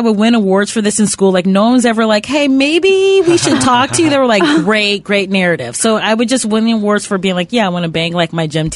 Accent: Cleveland, Ohio, United States; Yeah, so I'm from Cleveland. All my family's back there.

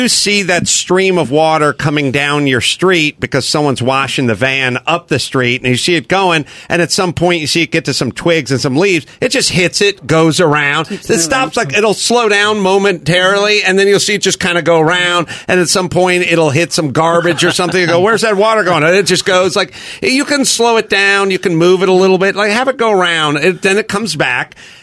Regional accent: North Hollywood, California, United States; and I'm from North Hollywood, and he's saying to me, believe me, they don't want this.

